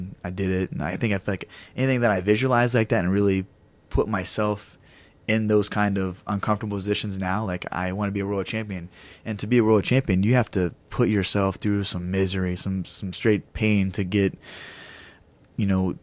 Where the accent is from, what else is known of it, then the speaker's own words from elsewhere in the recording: Columbus, Ohio, United States; I was fighting in Columbus, Ohio, my hometown.